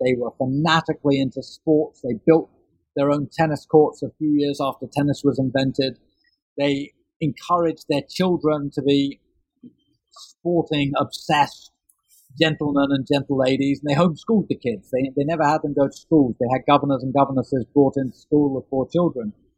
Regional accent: London, United Kingdom; when I was growing up in London in the 70s and 80s

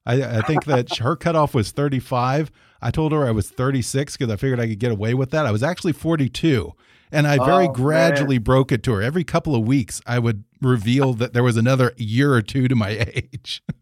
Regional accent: Texas, United States; now in California, United States; I'm originally from South Texas, and now I'm in California

